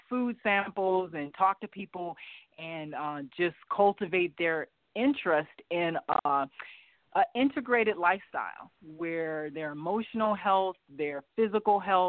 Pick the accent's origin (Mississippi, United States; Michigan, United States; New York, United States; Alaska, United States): Michigan, United States; Detroit; because I'm from Detroit, eating out of bags, cans, and boxes